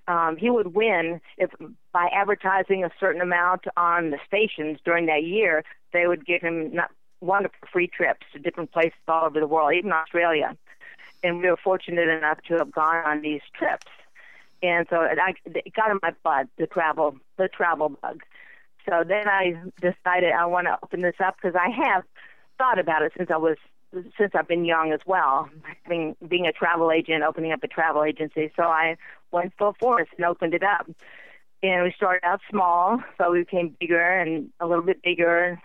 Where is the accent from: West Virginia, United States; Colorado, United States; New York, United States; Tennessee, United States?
Tennessee, United States; Memphis; born there; Okay, I was born in Memphis, Tennessee, at Baptist Hospital